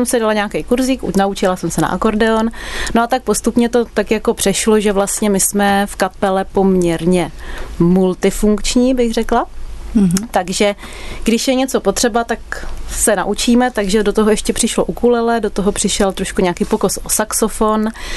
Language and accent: Czech; Prague, Czechia; Holky jsou z Jablonce většinou, já jsem Pražanda, ale ještě nejsem nejdál.